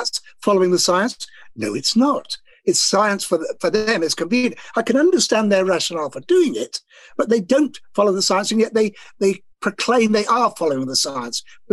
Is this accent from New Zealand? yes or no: no; Ireland; Thank God, I'm Irish. I can get my Irish passport. I can work in the EU.